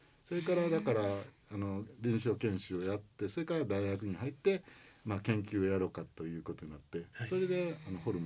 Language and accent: Japanese; Kobe, Hyogo, Japan; now in Ashiya, Japan; 関西、特に自分の生まれ育った神戸に帰ってこられて非常に嬉しかったですね。